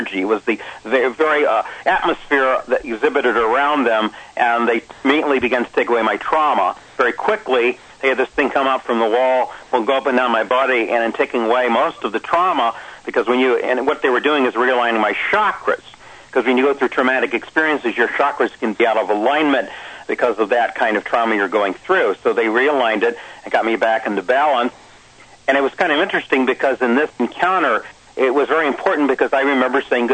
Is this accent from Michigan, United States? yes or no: no; Vista, California, United States; growing up in Southern California in a little town called Vista, about 7 miles from a town called Oceanside, which is about 40 miles north of San Diego.